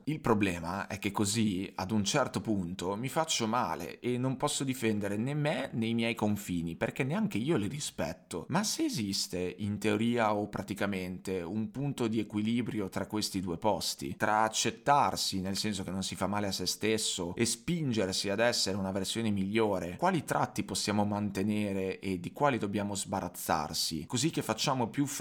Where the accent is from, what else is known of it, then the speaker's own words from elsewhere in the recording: Greece; Italian is a second language; dato che non sono un'italiana nativa, sono greca, by the way.